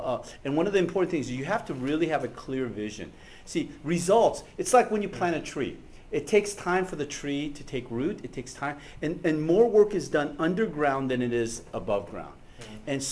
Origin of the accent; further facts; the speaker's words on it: United States; as a Korean American, Paul, one of the things that I appreciate about our culture growing up in the Korean church was their commitment to sacrifice and a commitment to prayer